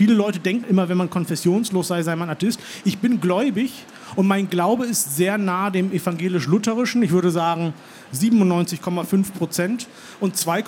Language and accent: German; Hollern-Twielenfleth, Lower Saxony, Germany; meine Eltern sind in den 80er Jahren in diesem kleinen Dorf Holland-Twillenfleet, in dem ich groß geworden bin, das sehr evangelisch-lutherisch ist, konvertiert.